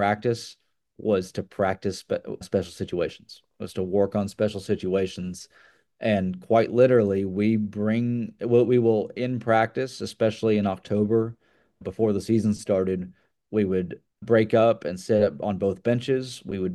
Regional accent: Dallas, Texas, United States; I'm from Dallas. I grew up going to nearly SMU, every SMU home game growing up.

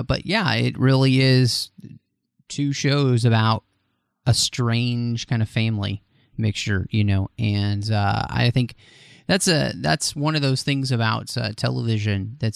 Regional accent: Dallas, Texas, United States; I grew up in Dallas and I've been to, you know, South Fork Ranch.

